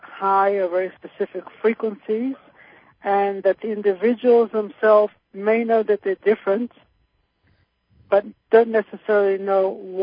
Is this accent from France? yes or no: no; Australia; now in United States; I was born, I grew up in Australia, I came to the United States